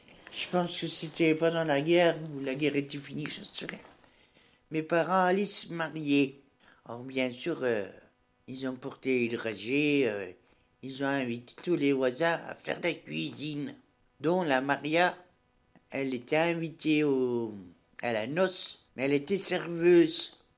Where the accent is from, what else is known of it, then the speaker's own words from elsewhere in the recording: Messey-sur-Grosne, Bourgogne-Franche-Comté, France; Je suis native de Messey-sur-Grosne.